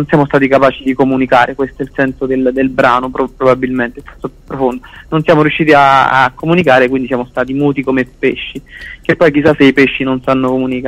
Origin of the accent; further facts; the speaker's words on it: Molise, Italy; dalle parti mie, io sono molisano